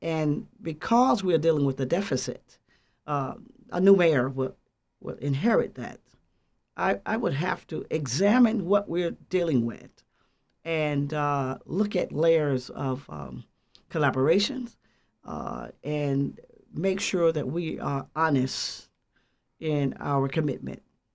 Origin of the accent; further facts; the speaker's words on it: Birmingham, Alabama, United States; moved away as an adult; now in Georgia, United States; I hail from Birmingham, Alabama. The reason I landed in Georgia is that I am an ordained clergy.